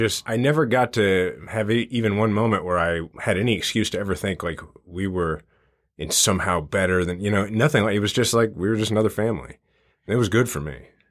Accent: Kansas City, Missouri, United States; I grew up in the Kansas City area. My family is fifth generation. I'm fifth generation. My son's actually sixth generation now, Kansas City.

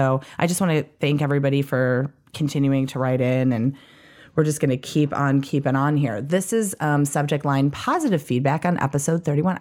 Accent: California, United States; now in Indiana, United States; I am from Southern California, but I go to school in Indiana at Purdue.

